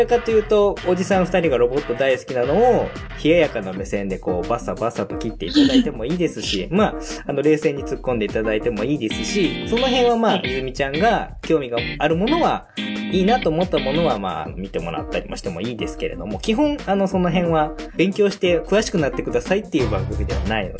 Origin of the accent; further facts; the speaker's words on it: Kagawa, Japan; まあ僕もね、もともと出身は香川なんで、